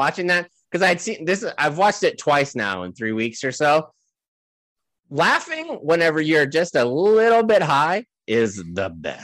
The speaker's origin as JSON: {"language": "English", "town": "Jacksonville", "region": "Florida", "country": "United States", "tie": "born or raised there", "said": "There's a Florida boy who swam an hour through gator-infested waters in my hometown. This is a Jacksonville special story, which I'm super excited about."}